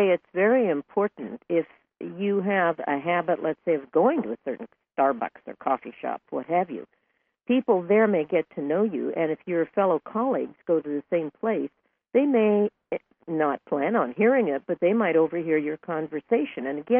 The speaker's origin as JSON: {"language": "English", "country": "United States", "said": "as American women, we have really worked towards having gender equality in the workplace."}